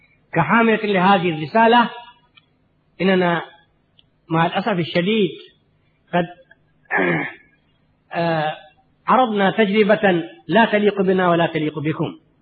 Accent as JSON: {"language": "Arabic", "country": "India", "tie": "born or raised there", "said": "أنا ولو ولدت في الهند، ولو نشأت في الهند، وكلما تعلمته في المؤسسات الهندية في ندوة العلماء وفي جامعة لكنو وفي ديوبند، ولكنني أنا أحمل في عروقي، وأحمد الله على ذلك، أحمل في عروقي الدم العربي"}